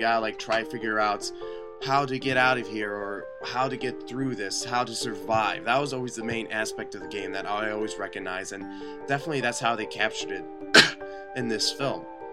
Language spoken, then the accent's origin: English; Chicago, Illinois, United States; I'm from Chicago, and enough said.